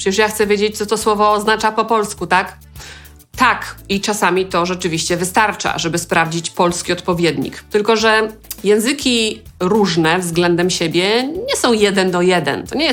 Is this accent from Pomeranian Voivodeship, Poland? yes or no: no; Silesian Voivodeship, Poland; Tak się mówiło na Śląsku. Skąd pochodzę? Nie wiem, czy znacie to słowo.